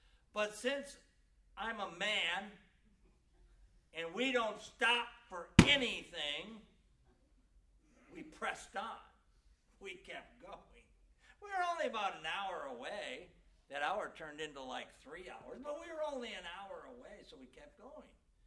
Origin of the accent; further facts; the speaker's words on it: Wisconsin, United States; and I grew up in Wisconsin.